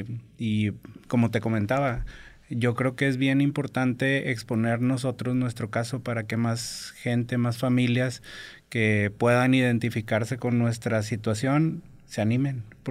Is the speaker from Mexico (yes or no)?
yes; Monterrey, Nuevo León, Mexico; Fui creciendo y estuve viviendo en diferentes lugares de la República. O sea, anduvimos de nómadas. Aunque somos regios, estuvimos todo el tiempo fuera. Okay. Vine a regresar a los 18 años aquí a Monterrey a estudiar la carrera justamente y ya me quedé aquí.